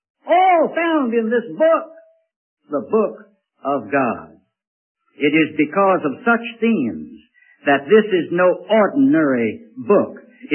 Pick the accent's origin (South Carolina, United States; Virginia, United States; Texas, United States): Virginia, United States; Richmond; I knew that this was in Richmond, Virginia, my hometown. I knew I had to get back to North Carolina.